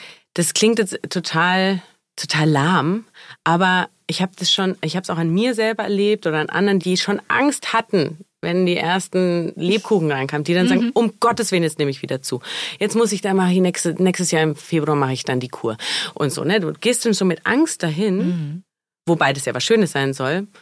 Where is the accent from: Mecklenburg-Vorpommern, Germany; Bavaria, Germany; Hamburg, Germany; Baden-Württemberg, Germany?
Bavaria, Germany; Nuremberg; born there; Ja, also ich bin ja aus Nürnberg gebürtig.